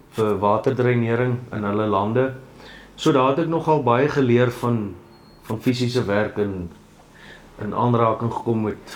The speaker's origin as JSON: {"language": "Afrikaans", "town": "Arlington", "region": "Free State", "country": "South Africa", "tie": "born or raised there", "said": "ek is in hier in Arlington gebore, 1979, en ek het maar op die plaas groot geword, so ek is maar van kleins af, een gebore boerseun"}